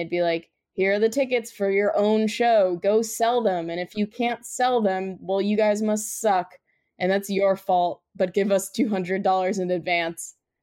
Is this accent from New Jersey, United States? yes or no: yes; New Jersey, United States; I mean, we're from New Jersey, so it's pretty hard to grow up.